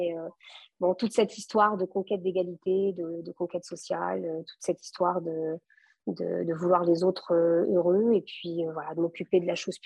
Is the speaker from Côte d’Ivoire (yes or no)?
no; France; born there; first language Portuguese; French is a second language; je suis née en France, d'un papa portugais et une maman portugaise, il y a déjà longtemps, hein, le 16 novembre 1977. Et puis, j'ai d'abord parlé portugais avant de parler français.